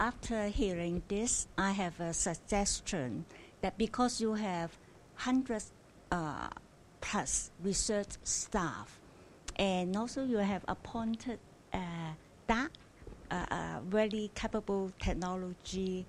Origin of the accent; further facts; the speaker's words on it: Hong Kong; English is a second language; I'm from Hong Kong, very positive person. Never give up.